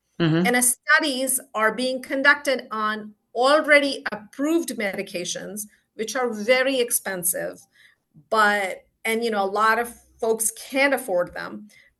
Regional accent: India; moved away; I grew up in India, so I had not studied American history

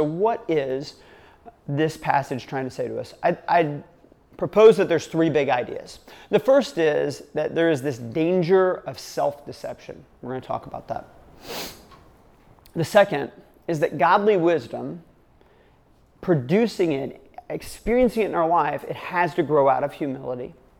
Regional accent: United States; it's not that different from something that we've experienced growing up in America.

